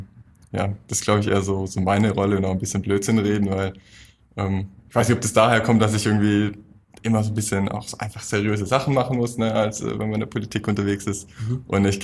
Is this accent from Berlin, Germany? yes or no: no; Baden-Württemberg, Germany; Nee, ich bin in Wald im Schönbruch aufgewachsen.